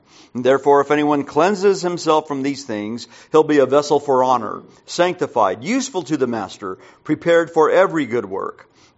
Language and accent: English; New Mexico, United States; I remember when I first moved to Texas. I'm from New Mexico, by the way.